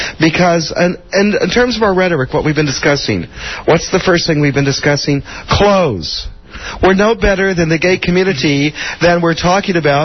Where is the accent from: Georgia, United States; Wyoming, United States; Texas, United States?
Wyoming, United States; Laramie; I'm from Laramie, Wyoming